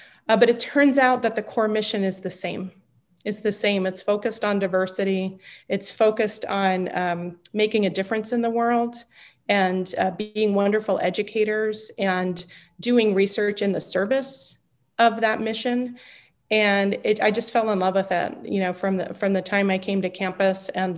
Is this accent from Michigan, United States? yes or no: no; Columbia, Maryland, United States; which is located a few miles from the house I grew up in Columbia, Maryland. So that kind of seemed like a sign. So I moved back to Maryland